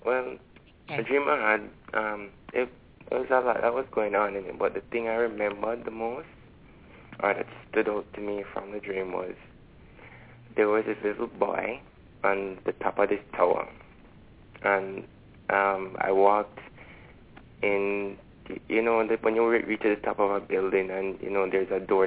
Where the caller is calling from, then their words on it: Kingston, Jamaica; Jeez, yes … calling from Kingston, Jamaica.